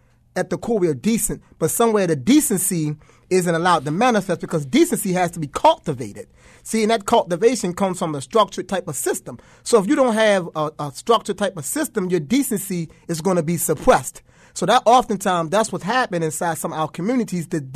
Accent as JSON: {"language": "English", "town": "Baltimore", "region": "Maryland", "country": "United States", "said": "I come from Park Heights, and I've done all the things that these young guys are doing."}